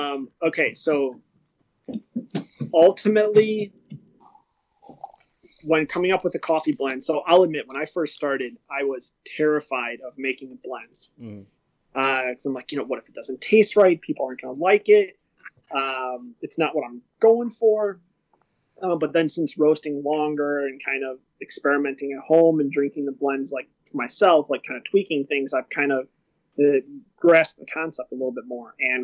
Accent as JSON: {"language": "English", "town": "Palos Hills", "region": "Illinois", "country": "United States", "tie": "born or raised there", "said": "I grew up in Palos Hills, so southwest suburbs."}